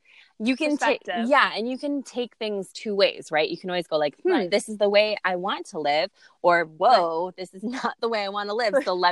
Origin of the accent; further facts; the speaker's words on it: Lanai, Hawaii, United States; also born or lived in Los Angeles; I was born in California. I moved from LA, which is like big bustling city, to a tiny little island called Lanai or Lanai